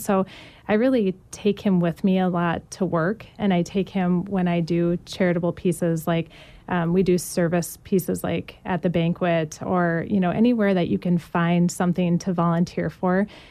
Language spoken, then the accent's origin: English; Midwest, United States; So especially growing up in the Midwest, I think our people are incredibly generous here